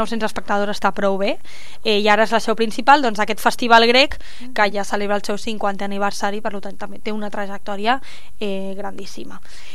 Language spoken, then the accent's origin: Catalan; Catalonia, Spain; jo sempre tiro cap a la pela com a bona catalana que sóc